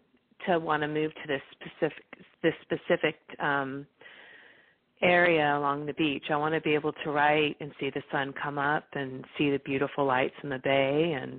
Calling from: California, United States; I'm calling from California today, and I'm happy to be here.

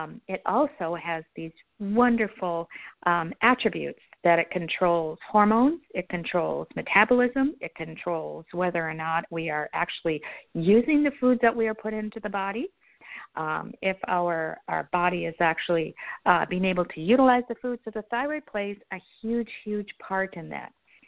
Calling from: Midwest, United States; calling in from the Midwest.

